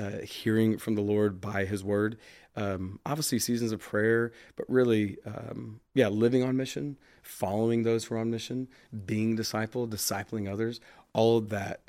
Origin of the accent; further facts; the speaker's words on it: Austin, Texas, United States; Basically, my wife and I, we grew up in Austin. We met when we were kids.